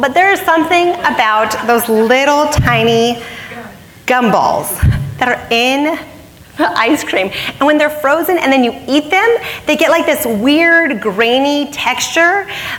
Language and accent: English; Arizona, United States; I was born, I was raised in Arizona for all my life, and I love it there.